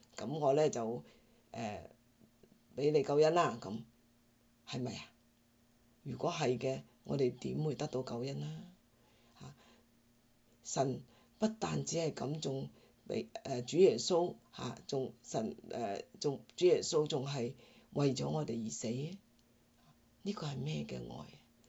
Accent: China; 係我哋中國人更加明白集體文化嚇。

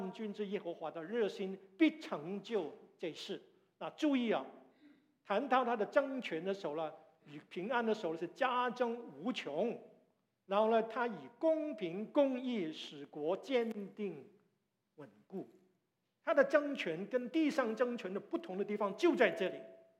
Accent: Hong Kong; 虽然我在香港长大，我也念中国历史

